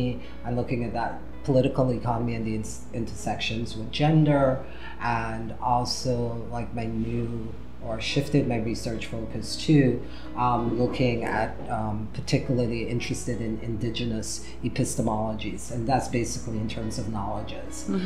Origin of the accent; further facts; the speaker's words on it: Guyana; especially growing up in Guyana, in South America